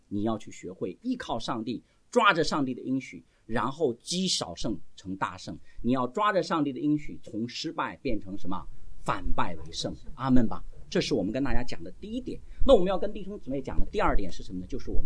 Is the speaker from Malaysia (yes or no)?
no; Inner Mongolia, China; born there; 我小时候是在内蒙古出生的，我们那时候其实那边的风气是很不好的。